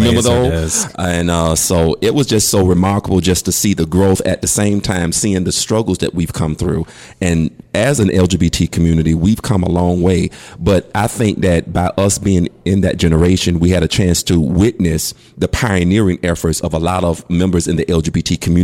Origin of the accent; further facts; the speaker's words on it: the South, United States; being born and raised in the Confederate South, like yeah. myself, it was very hard.